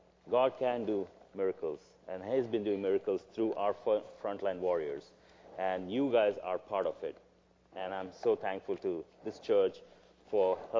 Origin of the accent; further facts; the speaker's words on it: India; I grew up in India. All my childhood, majority of my friends were Muslims. So I grew up amongst them.